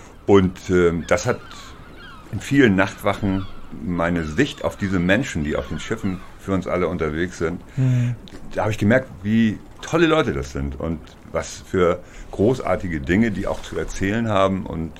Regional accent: Lower Saxony, Germany; ich komme eigentlich aus Ostfriesland. Und mein Papa war Pastor auf dem Dorf Wiesens bei Aurich.

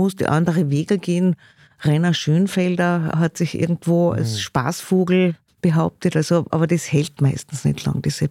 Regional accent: Austria; jetzt noch nicht ganz so stark bei uns in Österreich, weil einfach Vereinsstrukturen und eine Basis noch da ist

